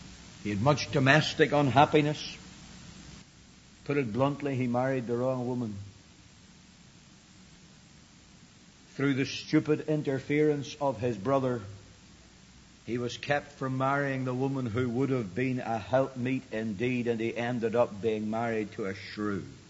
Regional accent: Ireland; now in United States; It's very interesting to me as an Irishman that even the densely Roman Catholic south of Ireland yielded a fruitful harvest of souls for Jesus Christ

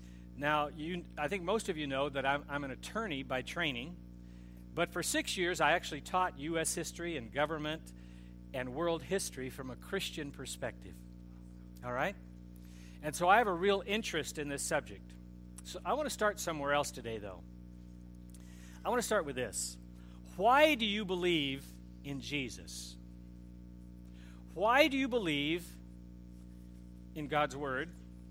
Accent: Eureka, California, United States; I grew up in Northern California. In fact, we moved to Eureka, almost to Oregon. My dad was a pastor in 1957.

